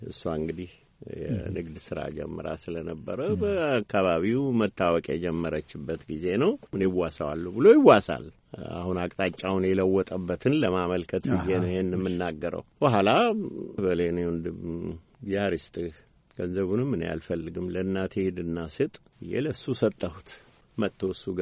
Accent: Addis Ababa, Ethiopia; እኔ የተወለድኩት አዲስ አበባ ፊት በር ከሚባለው ቦታ ነው። ነሐሴ 30 ቀን 1930 ዓመተ ምህረት ነው የተወለድኩት። እድገቴም አዲስ አበባ ውስጥ ነው።

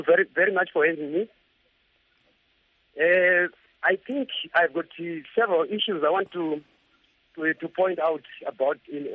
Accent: Mount Darwin, Mashonaland Central, Zimbabwe; from Mount Darwin.

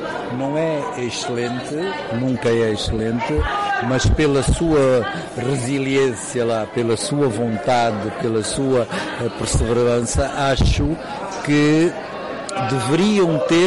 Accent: Angola; mostrar o que é que nós somos como angolanos

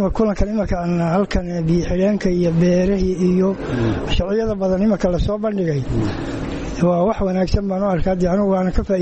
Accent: Bondhere, Banaadir, Somalia; waxaan ka imid degmada boondaran ka imid

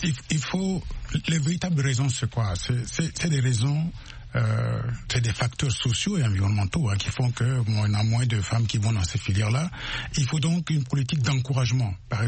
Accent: Central African Republic; born there; c'est une région proche de là où je suis né. Hein. Je suis né dans Luapende.

